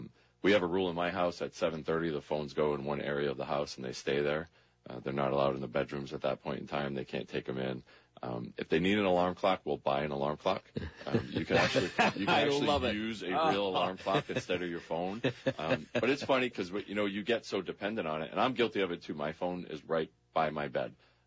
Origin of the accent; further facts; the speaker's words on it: Woonsocket, Rhode Island, United States; I grew up in Woonsocket, Rhode Island, and I reached out to my old athletic director